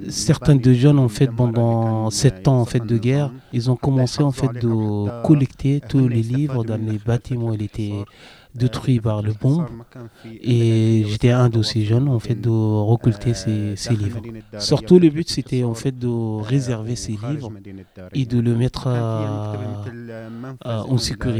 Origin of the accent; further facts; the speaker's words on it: Syria; French is a second language; moved away; Et ensuite, en fait, je suis parti de Syrie jusqu'en Turquie et je rencontre Delphine